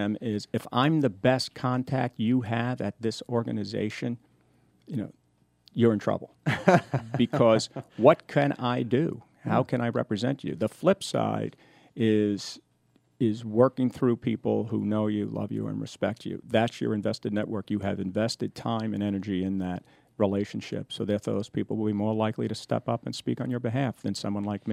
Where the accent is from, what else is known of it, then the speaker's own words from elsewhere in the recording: New York, United States; Yeah, I'm originally from New York.